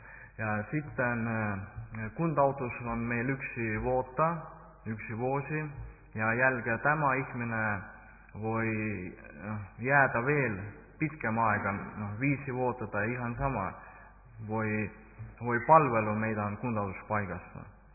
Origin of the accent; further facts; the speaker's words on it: Estonia; Finnish is a second language; minä olen Virosta